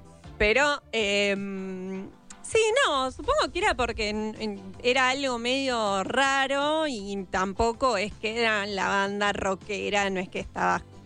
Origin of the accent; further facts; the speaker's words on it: Argentina; Fue más el espectáculo que como argentinos le dimos a Oasis.